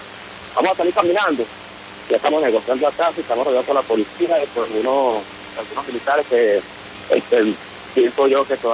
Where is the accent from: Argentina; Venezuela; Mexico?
Venezuela; soy un militar, soy un padre de familia, soy un ciudadano venezolano que siente y padece el desgobierno de este país.